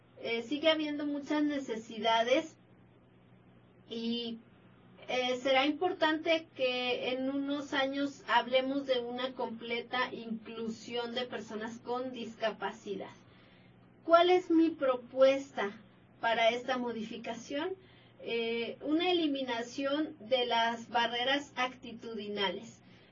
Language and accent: Spanish; Saltillo, Coahuila, Mexico; Hola a todos … soy de Saltillo, Coahuila